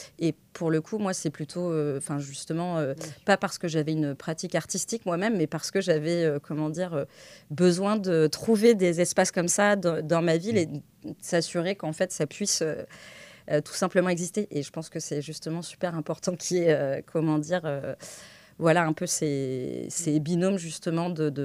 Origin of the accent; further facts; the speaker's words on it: Cholet, Pays de la Loire, France; Bah, du coup, je suis originaire de Cholet, dans le Maine-et-Loire.